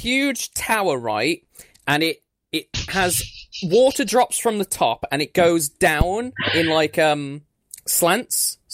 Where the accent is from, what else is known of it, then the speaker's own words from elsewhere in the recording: India; Born and raised in India, just like Corey.